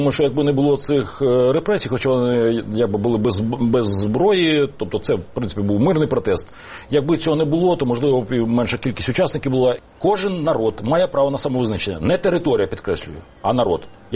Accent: Donbas, Ukraine; Я сам з Донбасу, да?

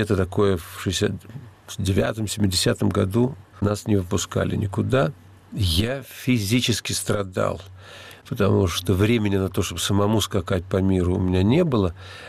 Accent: Moscow, Russia; moved away as an adult; Я был москвич от костей до костей и мечтал вырваться из Москвы.

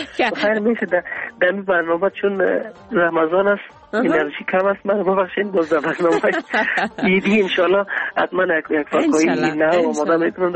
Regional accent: Afghanistan; از افغانستان هستم

